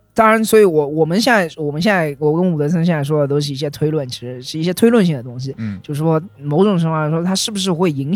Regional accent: Shanghai, China; 因为我小时候是住在上海那种棚户区里面的。

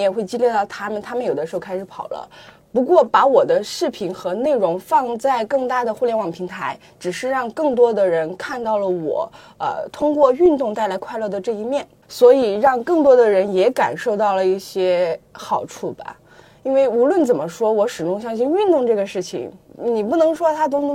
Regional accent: Chengdu, Sichuan, China; 除了我是成都人，那我也是中国人，对吧？

